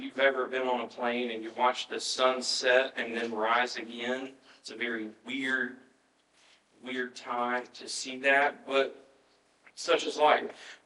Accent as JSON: {"language": "English", "country": "United States", "lives_now": "Japan", "said": "And as an American in Japan, I will say that there is still racism alive and well in Japan."}